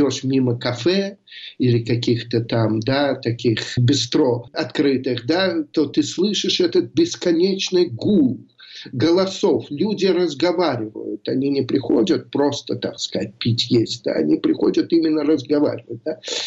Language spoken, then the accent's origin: Russian; Russia; и таксист, женщина и марокканка, узнав, что мы из России